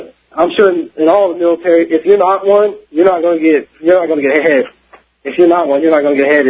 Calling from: Fort Hood, Texas, United States; I'm calling from Fort Hood right now, and I'm right now in the United States Army.

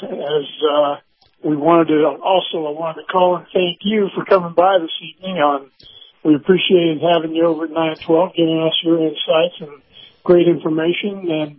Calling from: Tampa, Florida, United States; I'm calling from Tampa.

